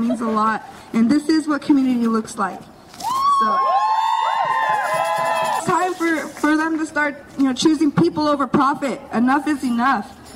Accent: Washington, United States; I grew up on the Spokane Reservation. I was very isolated. I didn't know there was this big old world out here, because we're very isolated.

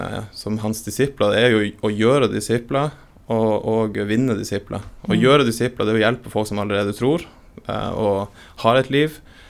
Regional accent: Northern Norway, Norway; now in Randaberg, Norway; Jeg er jo fra Nord-Norge selv, og har jo et, selv om jeg har flyttet til Stavanger eller til Randaberg, så har jeg jo et hjerte for Nord-Norge og nordlendinger

